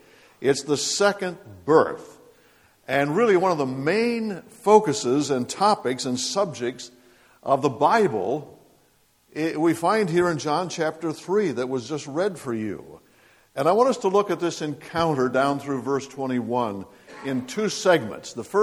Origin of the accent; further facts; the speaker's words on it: Ohio, United States; born there; met me at the little town where I was born in Ohio, and took me to the home where I was born.